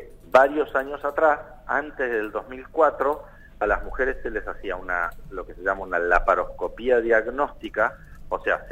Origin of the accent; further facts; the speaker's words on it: Neuquén, Argentina; les recuerdo que yo soy neuquino